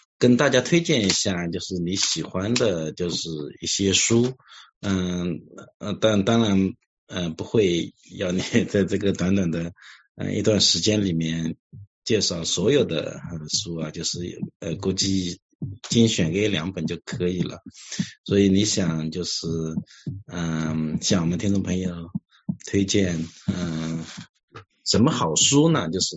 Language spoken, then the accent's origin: Chinese; Suzhou, Jiangsu, China; 因为我是来自苏州嘛